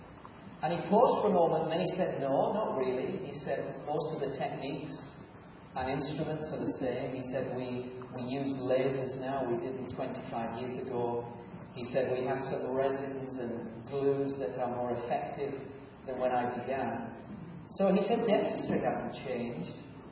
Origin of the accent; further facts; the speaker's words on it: England, United Kingdom; I like to think so as an Englishman.